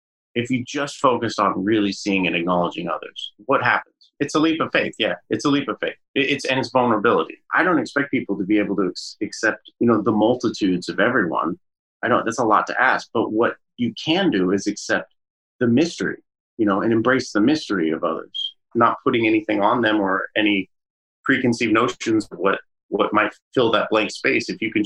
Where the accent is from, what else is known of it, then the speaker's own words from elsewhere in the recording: Colorado, United States; growing up in Colorado in a time when it wasn't really, you know, there wasn't a lot of acceptance around me in terms of neighbors, and the city I was in and things.